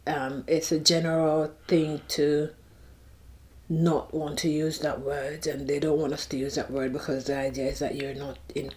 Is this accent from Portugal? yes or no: no; Jamaica; I'm from Jamaica. I am from Jamaica, but I quite delight in saying I am from the hills in Jamaica, is described as Baka Bush.